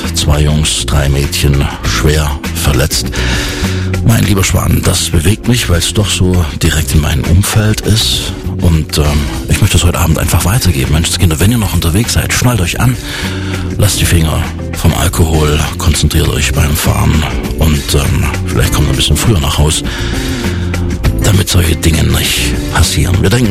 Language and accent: German; Wilhelmsdorf, Germany; Im Dorf, wo ich herkomme, Wilhelmsdorf